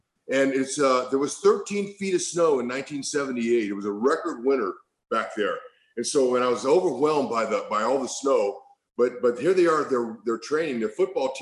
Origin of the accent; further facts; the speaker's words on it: California, United States; I'm from California, young kid, I didn't know anything.